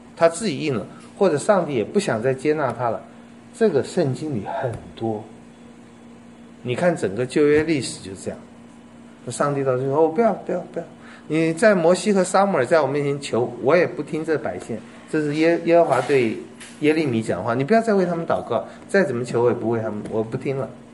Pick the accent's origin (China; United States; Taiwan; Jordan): China; 就我们中国人非常看重这个面子